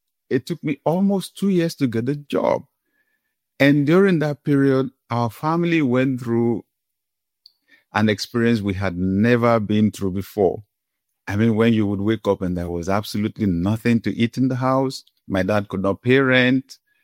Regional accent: Nigeria; I grew up in Africa, grew up in Nigeria

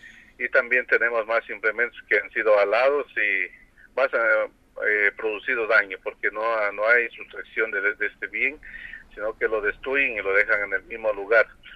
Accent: Zamora, Zamora-Chinchipe, Ecuador; somos todos los zamoranos

